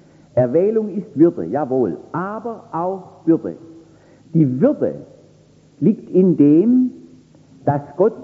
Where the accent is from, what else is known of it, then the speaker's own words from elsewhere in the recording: Baden-Württemberg, Germany; ich muss mich immer vergewissern, dass ich da ausländisch spreche als Schwabe.